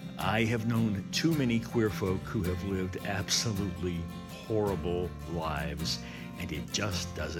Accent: Lewis County, United States; I grew up in Lewis County in what can only be described as an insanely normal childhood

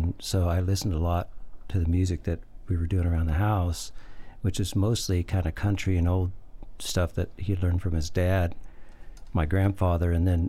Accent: California, United States; So that music, you know, I heard a lot of that music growing up in California.

